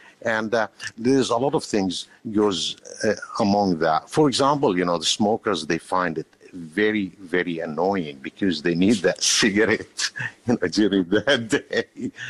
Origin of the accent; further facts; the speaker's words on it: Palestine; English is a second language; now in Australia; Originally, I am from Palestine, immigrated about 37, 38 years ago to Australia, enjoying the life around here.